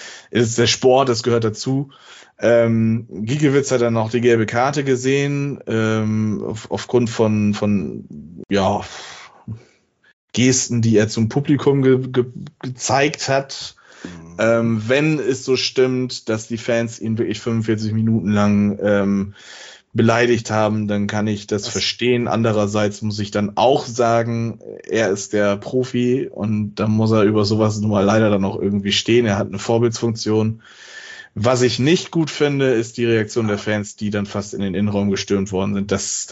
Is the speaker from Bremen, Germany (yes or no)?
yes; Bremen, Germany; den ich als Bremer ganz ehrlich sagen muss